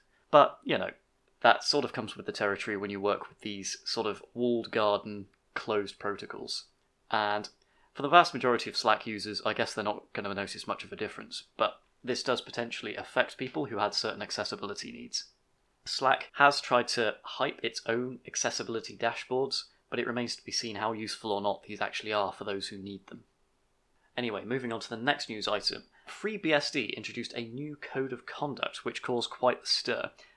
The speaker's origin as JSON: {"language": "English", "country": "United Kingdom", "accent": "British", "said": "In particular, the Americans that seem to absolutely love my British accent."}